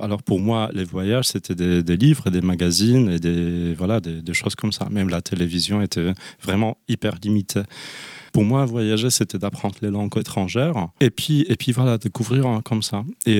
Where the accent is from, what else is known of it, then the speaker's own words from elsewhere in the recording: Warsaw, Masovian Voivodeship, Poland; now in France; Par mes grands-parents, et moi et mon frère, nous sommes nés déjà à Varsovie. Donc on est resté à Varsovie, et puis moi j'ai déménagé en France en 2017.